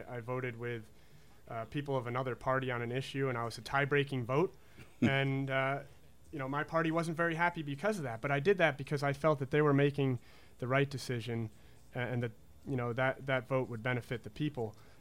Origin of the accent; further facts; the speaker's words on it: Red Hook, New York, United States; I'm a local boy. I grew up in Red Hook, and growing up in a small town really helped me value freedom.